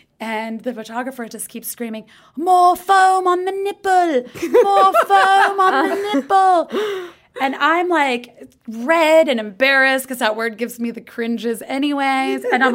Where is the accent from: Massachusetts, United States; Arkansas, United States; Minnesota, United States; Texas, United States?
Texas, United States; In Texas.